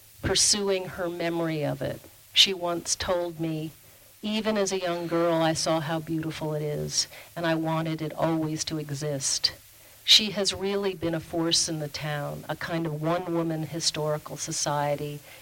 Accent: New York, United States; they're my oral history as a New Yorker of this beautiful town.

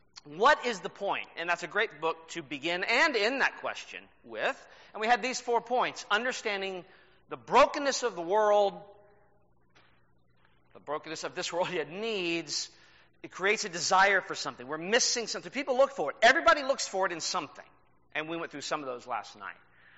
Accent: Danville, Kentucky, United States; born there; now in Florida, United States; I was born in Boyle County here in Kentucky, up in Danville.

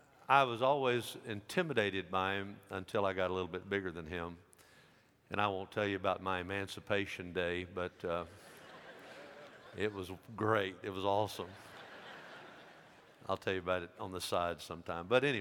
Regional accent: Dyersburg, Tennessee, United States; When I was a kid, growing up in Dyersburg

